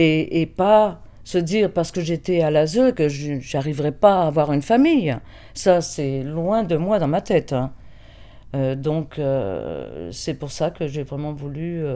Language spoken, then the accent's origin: French; Quebec, Canada; now in France; je pense que si je suis partie du Québec, c'est que j'ai fui certainement mon passé pour essayer de me donner une deuxième chance de revivre différemment que tout ce passé qui me traînait des familles d'accueil.